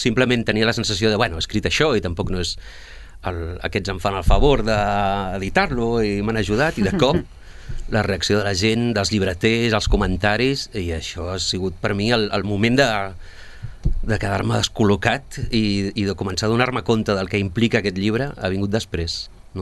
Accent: Argentina; jo sóc argentí i aviso que salto del castellà al català, encara que no tingui accent, i vaig saltant

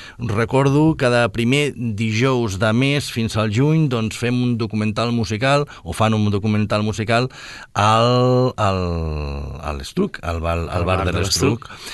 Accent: Sabadell, Catalonia, Spain; Aquest segon, doncs, vaig jo, que sóc el director, que sóc de Sabadell.

